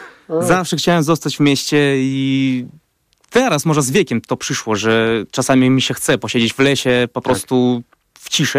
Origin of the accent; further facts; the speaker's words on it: Belarus; first language Russian; Polish is a second language; ja z nim się przywitałem po rosyjsku, bo jednak to jest mój pierwszy język, tak. Nie patrząc na to, że jestem z Białorusi.